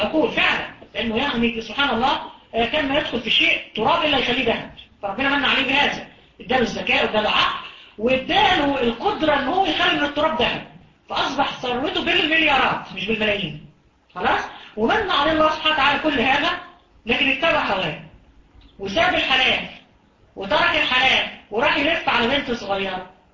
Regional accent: Egypt; عندنا في مصر

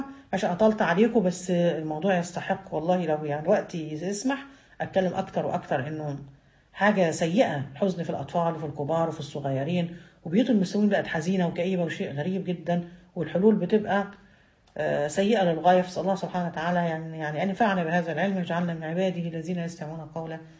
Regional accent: Egypt; بس هي عندنا في مصر احنا احزان عندنا راسخه والافراح زائله

